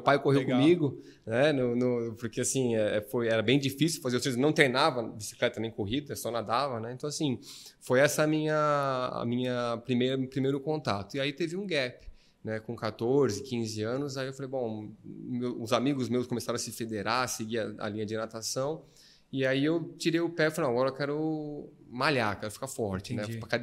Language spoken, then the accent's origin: Portuguese; São Paulo, Brazil; Sou de São Paulo.